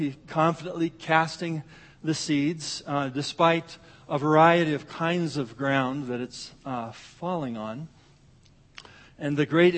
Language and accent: English; Iowa, United States; I grew up in Iowa. You take a shovel, dig it in, turn it over. It's Miracle-Gro.